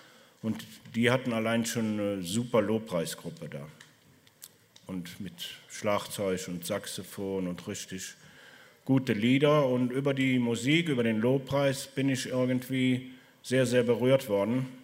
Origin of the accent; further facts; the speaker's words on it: Cologne, North Rhine-Westphalia, Germany; das ist so ein Drogenumschlagplatz bei uns in Köln. Ich bin Kölsche Jung